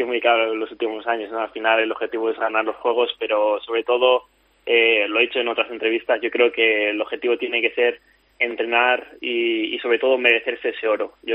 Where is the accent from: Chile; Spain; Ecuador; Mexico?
Spain; Castile and León; todos mis amigos y mi familia está aquí en Salamanca y en Madrid aquí también, que hay mucha gente de mi pueblo que vive aquí.